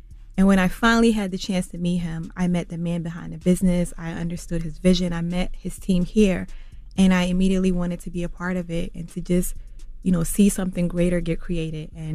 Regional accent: New Jersey, United States; now in Brooklyn, United States; I'm from Ghana, but I'm from New Jersey. I live in Brooklyn now.

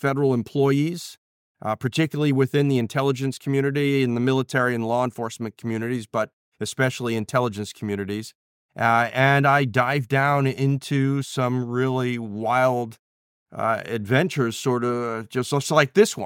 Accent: New York, United States; I'm a New Yorker. I do have British connections, actually.

